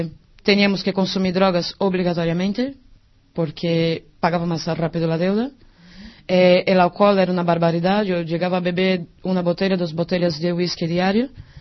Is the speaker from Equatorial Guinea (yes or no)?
no; Brazil; Spanish is a second language; moved away as an adult; now in Spain; Bueno, yo soy brasileña, ¿vale? Tengo 34 años. Yo tenía una vida buena en Brasil, pero como perdí el trabajo no podía seguir la universidad.